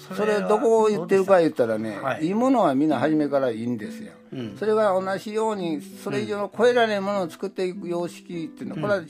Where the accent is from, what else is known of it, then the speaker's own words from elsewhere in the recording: Kansai, Japan; これは関西人だからよくそんなこと言うけどね。